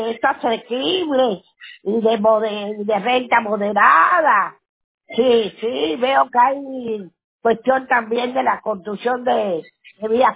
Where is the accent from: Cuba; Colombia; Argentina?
Cuba